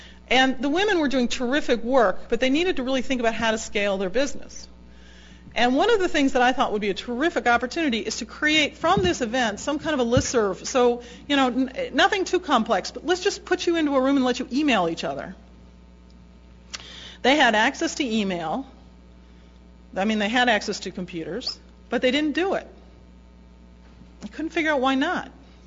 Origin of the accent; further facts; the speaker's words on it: United States; there's a lot that I, as an American, have assumed that is wrong